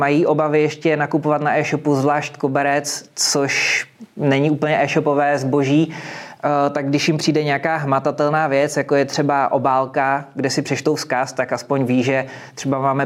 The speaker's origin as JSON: {"language": "Czech", "town": "Karlovy Vary", "region": "Karlovy Vary Region", "country": "Czechia", "said": "jako my jsme z Karlových Varů"}